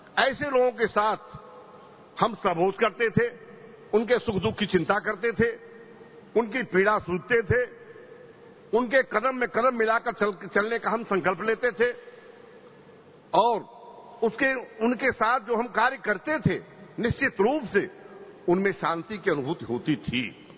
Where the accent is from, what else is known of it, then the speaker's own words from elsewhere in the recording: Kushinagar, Uttar Pradesh, India; मैं कुशीनगर का रहने वाला हूं, कुशीनगर क्षेत्र के जनपद से हम बिलोंग करते हैं